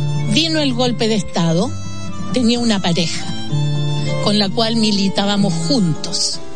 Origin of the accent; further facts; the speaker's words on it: Chile; now in France; Soy chilena.